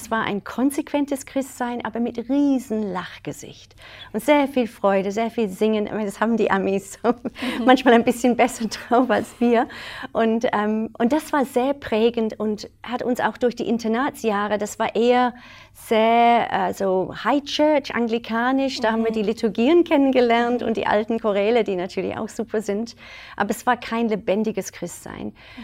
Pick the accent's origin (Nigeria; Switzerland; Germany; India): Nigeria; Northern Nigeria; Also Nordnigeria, meine Eltern mhm. sind dahin gezogen, als ich ganz klein war.